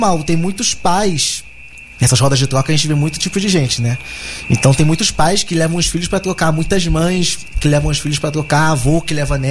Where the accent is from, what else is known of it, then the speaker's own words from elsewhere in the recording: Rio de Janeiro, Brazil; Eu sou do Rio de Janeiro e lá no Rio tinha um jornal